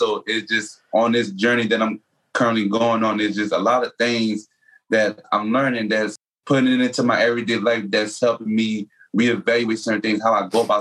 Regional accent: New Orleans, Louisiana, United States; I grew up so diverse. I'm from New Orleans, Louisiana, but for those who in the state itself, I grew up on the West Bank.

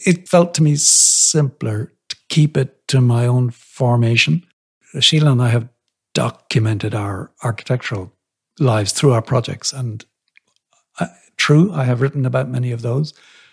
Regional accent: Munster, Ireland; born there; I was born in Kerry in the south of Ireland, and I sort of must have thought that my family's natural habitat was back in that place.

